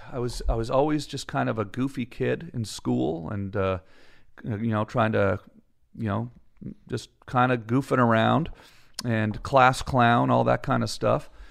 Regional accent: Ottawa, Ontario, Canada; now in Hollywood, United States; I'm from Canada, Ottawa, Canada.

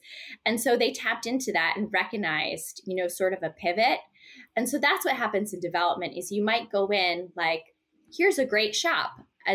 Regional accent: East Coast, United States; Because I'm from the East Coast, I opted to go to New York. So I come to New York

